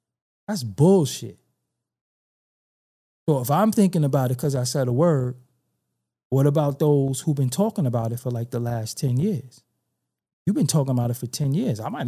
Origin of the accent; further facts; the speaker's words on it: Brooklyn, New York, United States; But I gotta be held to a standard because I'm from Brooklyn.